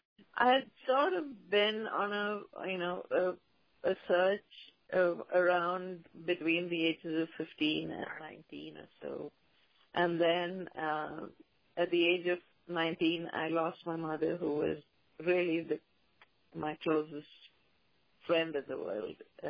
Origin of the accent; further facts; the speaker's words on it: India; And growing up in India, of course, you grow up surrounded by the mythology, and you grow up hearing the stories. I didn't actually grow up in a very religious household, so it was not a very ritualistic upbringing.